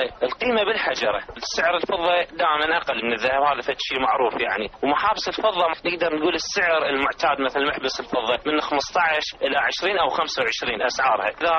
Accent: Kut, Wasit, Iraq; الفترة الأخيرة انتشرت عندنا بالكوت

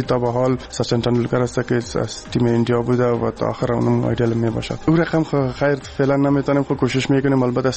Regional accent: Afghanistan; بعد از افغانستان آمدیم و در افغانستان در ملک خود کرکت شروع کردیم

